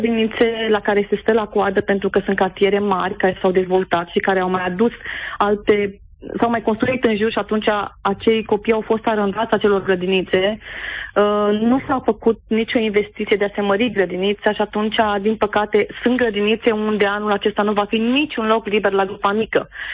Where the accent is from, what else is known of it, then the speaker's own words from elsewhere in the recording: Sibiu, Sibiu County, Romania; de la Sibiu sunt.